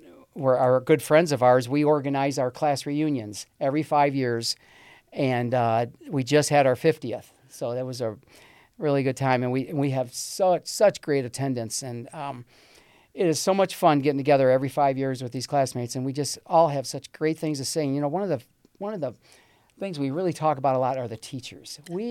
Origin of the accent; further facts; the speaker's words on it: Perrysburg, Ohio, United States; Perrysburg, I grew up in Perrysburg